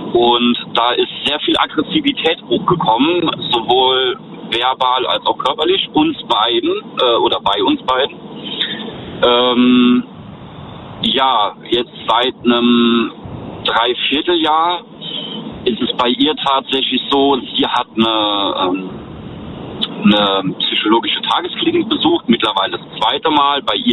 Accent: Rhineland-Palatinate, Germany; Ich komme aus der Eifeler Ecke, Nähe Nürburgring.

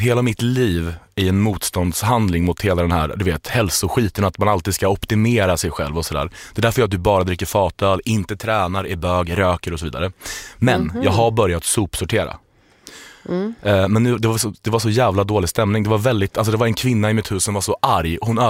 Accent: Norway; Jag kommer direkt från hemlandet, Norge.

